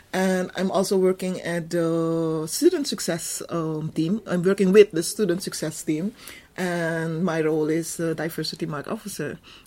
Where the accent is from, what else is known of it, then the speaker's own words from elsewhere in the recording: Suriname; first language Dutch; English is a second language; also born or lived in Sint Maarten; now in Netherlands; I have to say, some of my English will sound funny because I speak Dutch. Dutch is my first language.